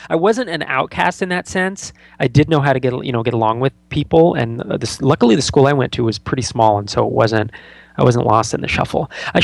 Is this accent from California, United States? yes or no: yes; California, United States; growing up in the Bay Area, I should have applied to Stanford and Santa Clara and a bunch of other universities.